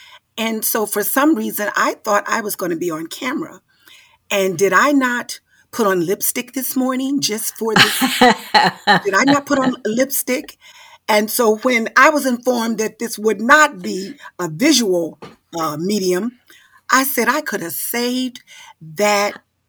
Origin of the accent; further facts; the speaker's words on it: Sardis, Mississippi, United States; born there; I started in rural Mississippi. I was born in Oxford, Mississippi. Actually, I was born in Sardis, Mississippi, in the Hartley Colored People's Clinic.